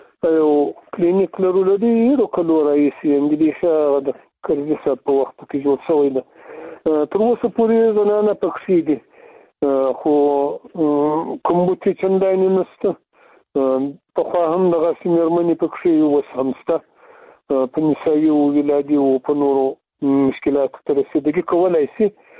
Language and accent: Pashto; Afghanistan; نو موږ پخپله د افغانستان د یو ملت د یو غړي په توګه دا وایو چې مکاتب باید خلاص شي